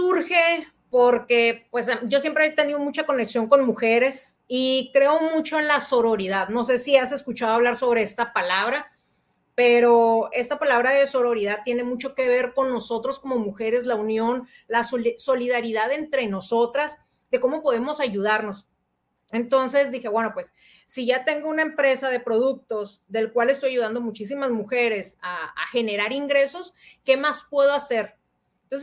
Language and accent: Spanish; Mexicali, Baja California, Mexico; soy de Mexicali, Baja California, frontera con Estados Unidos.